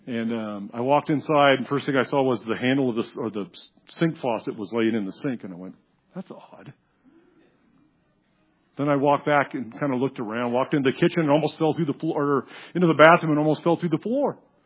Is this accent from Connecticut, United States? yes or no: no; California, United States; We came from California, went to seminary in Texas, and came up here